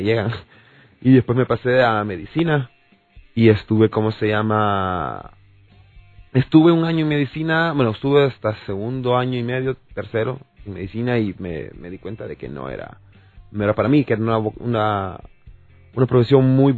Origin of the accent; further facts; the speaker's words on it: Honduras; me ha tocado mucho conocer el interior del país. Bastante, ¿no? Entonces, y eso también a mí me como hondureño, me enriquece, ¿no?